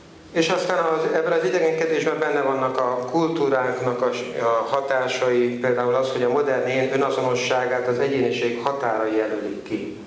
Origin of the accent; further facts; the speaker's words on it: Győr, Győr-Moson-Sopron, Hungary; egyébként Győri vagyok, Pannonhalmához közel élek